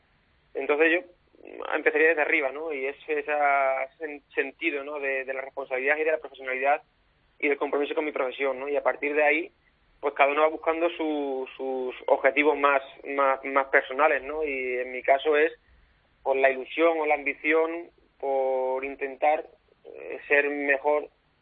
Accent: Extremadura, Spain; para mí como extremeño, muy bonito

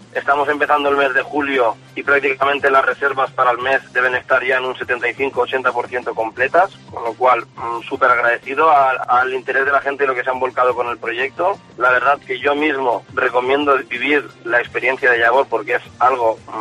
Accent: Artana, Valencian Community, Spain; soy de Artana. Creo que es importante no olvidarse nunca, ¿no?, de las raíces

